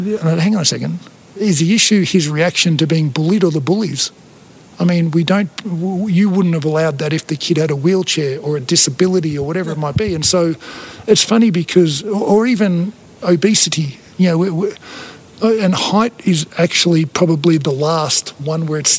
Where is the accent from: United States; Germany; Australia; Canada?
Australia; I'm Australian. I'm 7 foot tall. They're the facts.